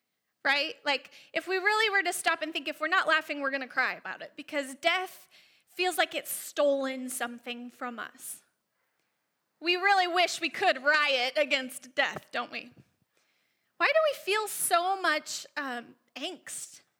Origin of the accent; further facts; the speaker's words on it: Arizona, United States; Now, I came from Arizona, where it rarely rains, not the downpour we get up here.